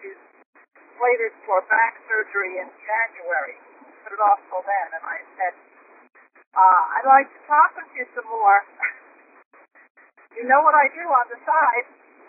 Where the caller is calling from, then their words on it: Virginia, United States; calling from Virginia